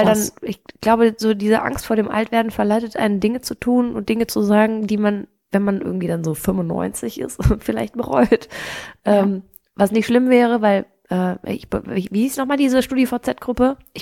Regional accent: Baden-Württemberg, Germany; ich komme ja aus dem Schwarzwald

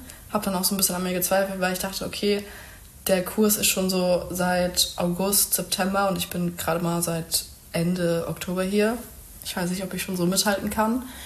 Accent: Germany; ja, woher kommst du eigentlich? Und dann meinte ich immer so, ja, Deutschland

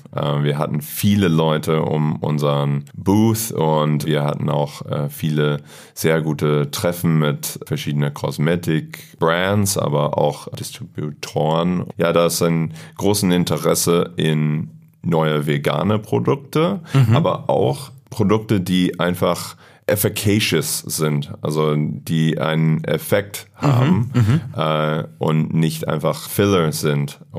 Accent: United States; Ja, ich komme aus Amerika und ich bin in den Staaten aufgewachsen.

